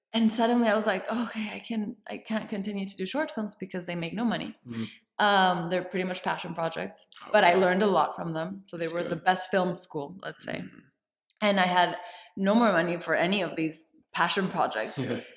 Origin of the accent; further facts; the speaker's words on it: Mexico City, Mexico; also born or lived in San Diego; Well, I was born in San Diego, actually. I was born in San Diego, but I never lived there. I lived in Mexico City. I grew up in Mexico City.